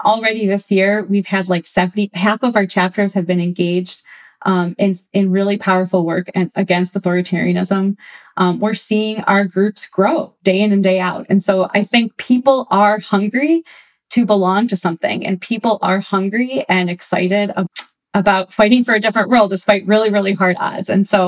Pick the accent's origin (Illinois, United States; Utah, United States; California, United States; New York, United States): New York, United States; Buffalo; I'm from Buffalo, New York, which means I'm a lifelong Bills fan.